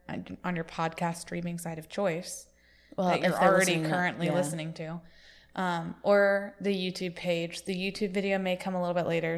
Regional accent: New Jersey, United States; I'm from Jersey.

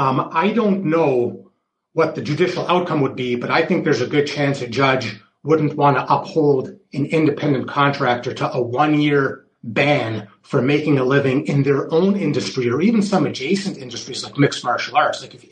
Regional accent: Canada; I'm a Canadian lawyer.

